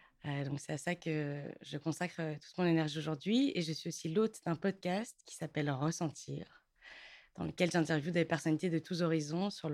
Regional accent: Belgium; now in Paris, France; j'ai 33 ans, je suis belge, j'habite à Paris depuis 13 ans.

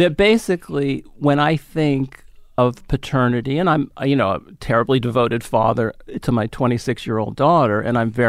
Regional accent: San Francisco, California, United States; I grew up in San Francisco, and on, I think, KNBR, they would have from 8 a.m. till 12 noon all the great stand-ups of that time that could go on radio.

